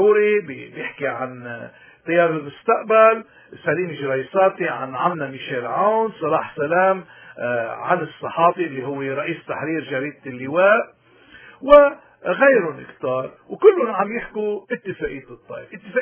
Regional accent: Lebanon; now in Canada; أنا بكندا كندي ولكن لبناني ماروني

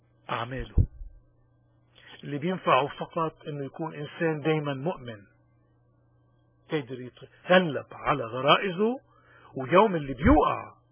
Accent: Lebanon; accent: Lebanese; نتشارك نحن وياكم فيها هيك بلهجتنا اللبنانية المحببة

